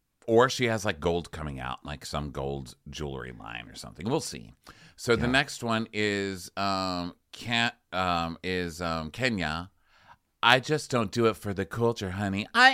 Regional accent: El Paso, Texas, United States; Yeah, because I'm from El Paso.

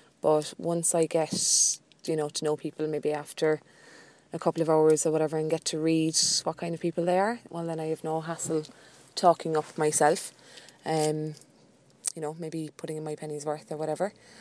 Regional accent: Cork, Munster, Ireland; from Cork on Audioboo.

